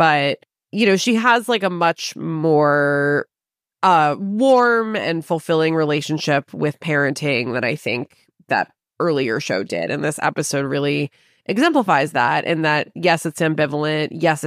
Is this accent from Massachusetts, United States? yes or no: no; San Diego, California, United States; I grew up in San Diego and I never understood what people saw in it until I visited Santa Barbara